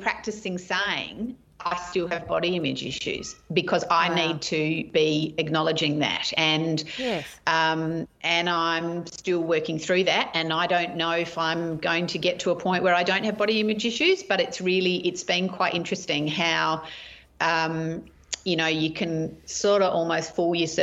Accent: Adelaide, South Australia, Australia; also born or lived in Melbourne / Sydney; Yes, born and raised in Adelaide. Lived in Adelaide until I was 21, and then spent some time living in Melbourne and Sydney, and then came back to Adelaide just before Mum died when I was about 29, 30.

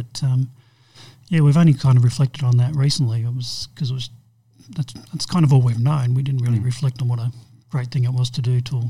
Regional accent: Doncaster, Victoria, Australia; In the exotic eastern suburbs of Melbourne. I grew up in Doncaster. I will say a little pocket of Doncaster. It was a little sort of a German enclave.

